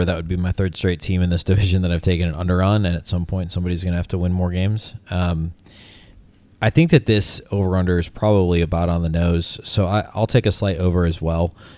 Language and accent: English; Minnesota, United States; because I'm not from Canada, I'm from Minnesota. It's a very different place.